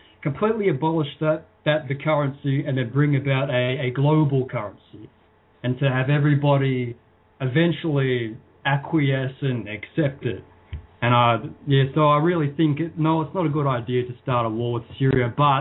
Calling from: Australia; Even here in Australia, I'm calling here from Australia

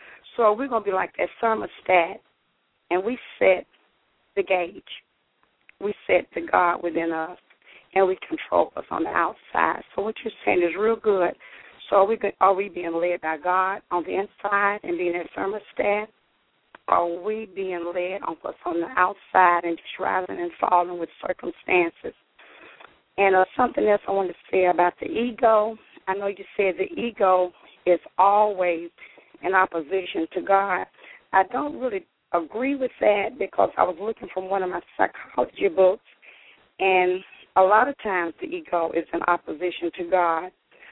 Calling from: Florida, United States; I'm calling from Florida, and I'm enjoying hearing you.

